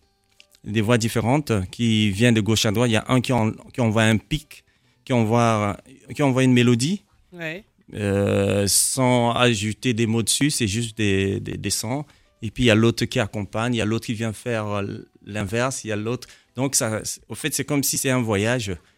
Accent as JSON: {"language": "French", "country": "Central African Republic", "lives_now": "Belgium", "said": "Oui, oui c'est ça, on réside en Belgique. Je suis centrafricain-congolais."}